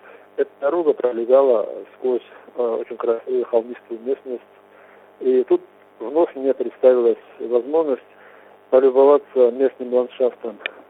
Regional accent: Kabardino-Balkaria, Russia; из Верхней Балкарии.

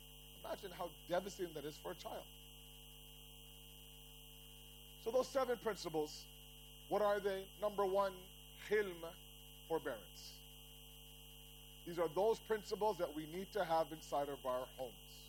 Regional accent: Toronto, Ontario, Canada; and I grew up in Toronto.

